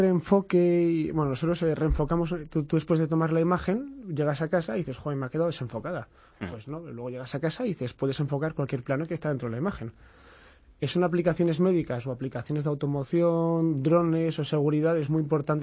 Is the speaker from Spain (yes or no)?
yes; Spain; somos españoles que estamos en España